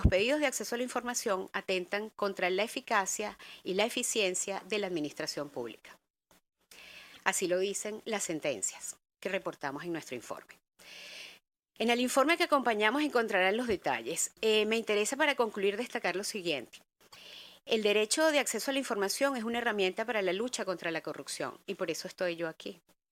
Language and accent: Spanish; Venezuela; expondré brevemente sobre la situación del derecho de acceso a la información pública en mi país. El derecho de acceso a la información pública es prácticamente inexistente en Venezuela.